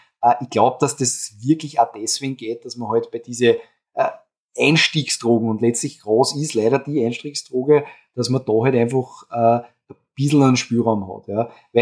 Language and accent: German; Austria; Bei uns in Österreich